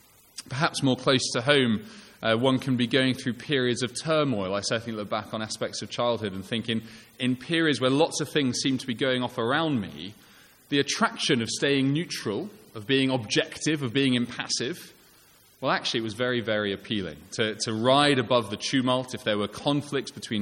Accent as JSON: {"language": "English", "country": "United Kingdom", "said": "I don't think it's simply because I'm British and slightly sort of middle-of-the-road boring."}